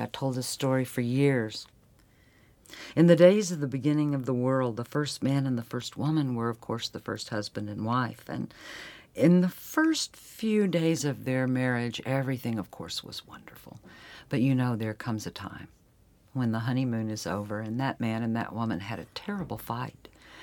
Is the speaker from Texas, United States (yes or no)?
yes; Texas, United States; my grandmother and my father came to the Dallas-Fort Worth area for him to go to college, and he met and married my mother there.